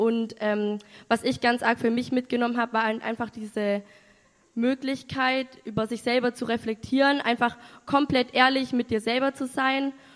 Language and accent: German; Bavaria, Germany; ich bin 19 Jahre alt und ich komme aus der Nähe von Augsburg.